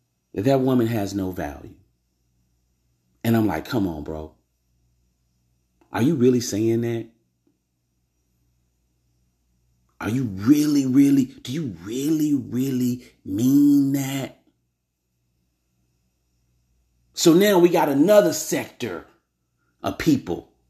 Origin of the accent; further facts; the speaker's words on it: Louisiana, United States; I'm from Louisiana, man.